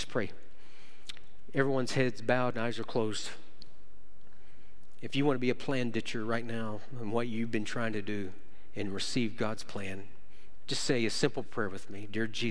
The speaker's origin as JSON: {"language": "English", "region": "Oklahoma", "country": "United States", "tie": "born or raised there", "also_born_or_lived": "Texas", "said": "I was taught growing up in Oklahoma and Texas, you say yes, ma'am, yes, sir, no, ma'am, no, sir."}